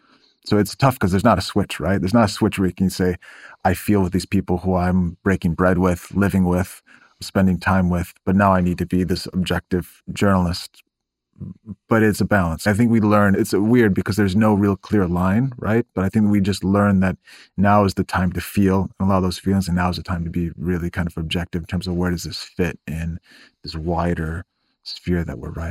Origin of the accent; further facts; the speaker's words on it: Midwest, United States; come from the Midwest. I've lived in the Mideast for 18 years. I'm American, but I'm also Muslim.